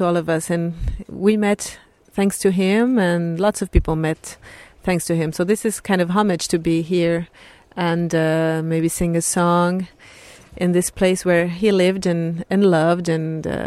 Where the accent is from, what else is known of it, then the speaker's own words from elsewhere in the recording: Brazil; now in Montreal, Canada; Well, I come from Brazil, but I live in Montreal, and now we're in a place where I've lived for a long time, that is Cassis.